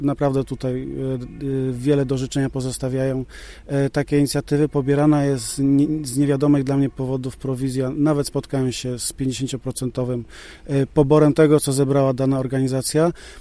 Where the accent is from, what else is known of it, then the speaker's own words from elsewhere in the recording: Międzyrzecz, Lubusz Voivodeship, Poland; born there; now in Zbąszyń, Poland; To znaczy, tu mieszkam i pracuję, jakkolwiek urodzony jestem w Międzyrzeczu.